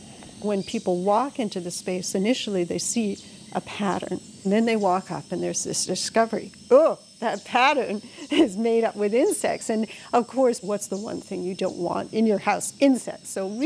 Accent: Canada; I grew up in Canada, you know, everything's black, brown, bites, stings.

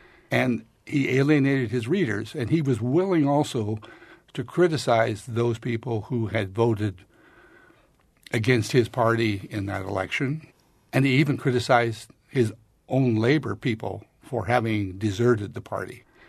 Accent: Prairie du Chien, Wisconsin, United States; I'm from Prairie du Chien.

